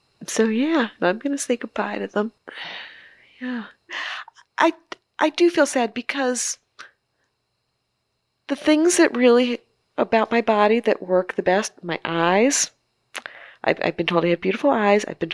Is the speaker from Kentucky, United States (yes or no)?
no; Maryland, United States; I'm from Maryland. I love Maryland. The Maryland state flower is the black-eyed Susan